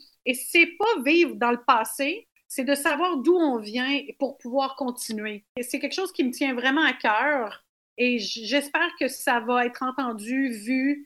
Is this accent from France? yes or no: no; Quebec, Canada; accent: Quebec; Mais pour vous, j'ai un accent québécois. Et oui. Moi, ici, j'ai pas d'accent. Donc, souvent, les gens ont du mal à croire que je peux changer comme ça tout bonnement et parler en italien, même pire, en dialecte.